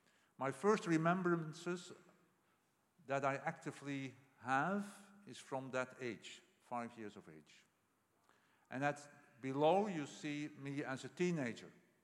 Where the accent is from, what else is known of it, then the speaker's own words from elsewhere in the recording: Netherlands; I grew up in the Netherlands, which is a very small country somewhere in northwestern Europe. And also in that small country, you have what is called a Bible Belt. And I grew up at the Bible Belt of the Netherlands.